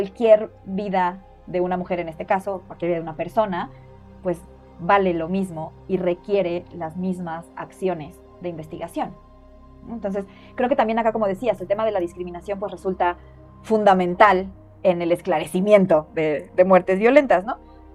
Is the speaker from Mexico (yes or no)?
yes; Mexico; me parece terrible que en mi país asesinen a gente todos los días. Acá el punto es, ¿bajo qué contextos y por qué el contexto mexicano está favoreciendo que asesinen a mujeres